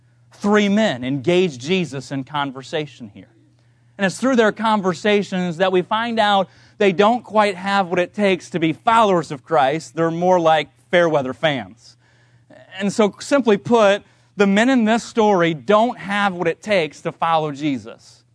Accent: Lancaster, California, United States; I mentioned in the Sunday school hour that I grew up in Lancaster, California. My dad moved our family there when I was just 5 years old.

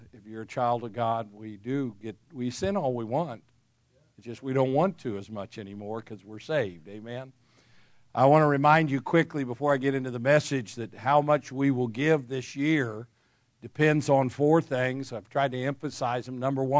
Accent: Phoenix, Arizona, United States; And then I grew up in Phoenix, Arizona, my high school days.

